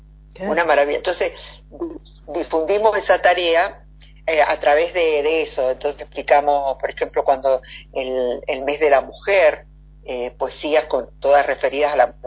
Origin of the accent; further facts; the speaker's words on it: Mendoza, Argentina; yo como argentina, mi corazoncito siempre está de poner algún argentino o alguien que sea de mi pueblo, que es la parte de Mendoza.